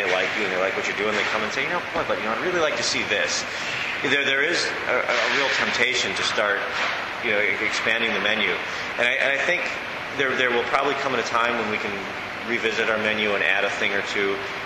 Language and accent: English; Evanston, Illinois, United States; I grew up on Heckey's. Uh-huh. In Evanston